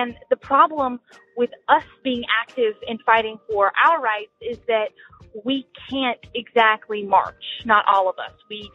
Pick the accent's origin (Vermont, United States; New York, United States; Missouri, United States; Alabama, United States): Alabama, United States; I'm from Alabama.